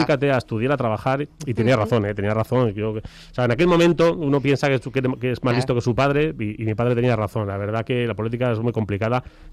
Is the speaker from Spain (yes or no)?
yes; Leganés, Community of Madrid, Spain; Yo nací en La Paz, mis padres ya vivían en Leganés y yo nací en La Paz porque no había, era el hospital, fíjate, cruzar Madrid entero para ir al hospital de La Paz a que mi madre diese a luz. Y en cuanto le dieron el alta, pues ya nos vinimos a Leganés.